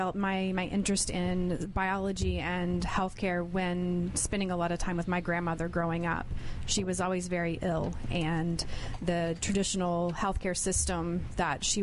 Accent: Texas, United States; Originally, I'm from West Texas.

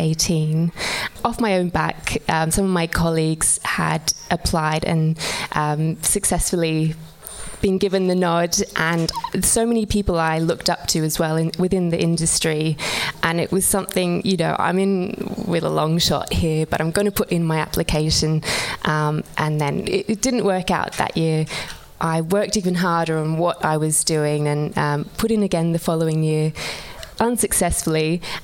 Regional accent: Australia; moved away as an adult; now in United Kingdom; I moved over from Australia in 2016 and sort of started from scratch. Didn't know anyone over here.

